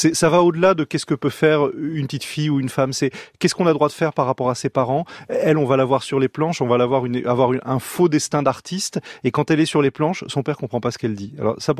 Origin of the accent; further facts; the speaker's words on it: Nice, Provence-Alpes-Côte d'Azur, France; Moi, je viens de Nice, donc j'ai très souvent été à table avec des gens qui vont de l'extrême gauche à l'extrême droite